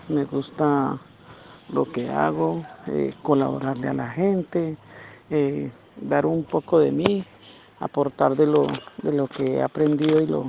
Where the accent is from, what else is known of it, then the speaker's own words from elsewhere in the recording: Apartadó, Antioquia, Colombia; now in Puerto Gaitán, Colombia; Soy del municipio de Apartado de Antioquia. Llevo ya 20 años viviendo en Puerto Gaitán, Meta.